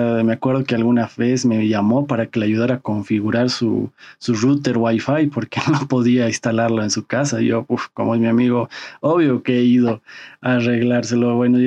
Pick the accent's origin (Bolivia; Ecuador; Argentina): Bolivia; ha sido para nosotros un orgullo como bolivianos, ¿no?